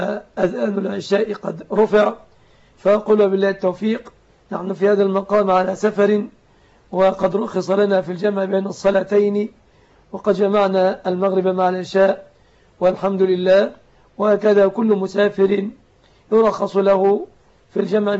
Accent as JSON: {"language": "Arabic", "country": "Egypt", "said": "وأن يحفظ بلادنا مصر"}